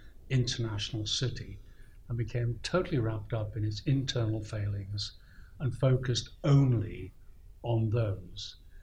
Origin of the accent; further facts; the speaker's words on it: Liverpool, North West England, United Kingdom; It was not an English city, it was an immigrant city, it was a Celtic city. We're not English, we're Scousers.